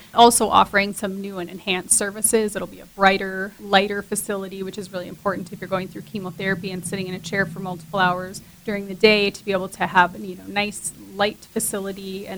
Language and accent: English; Dell Rapids, South Dakota, United States; I grew up in Del Rapids, lived in Del Rapids the whole time I was growing up